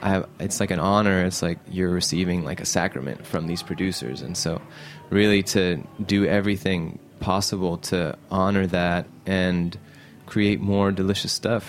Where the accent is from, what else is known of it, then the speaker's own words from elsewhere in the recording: Saudi Arabia; because I grew up in Saudi Arabia, and I'm half Egyptian